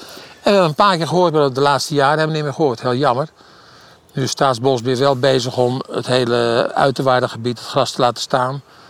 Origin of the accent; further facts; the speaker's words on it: Driebergen, Utrecht, Netherlands; Ik kom uit Driebergen, woon tegen het bos.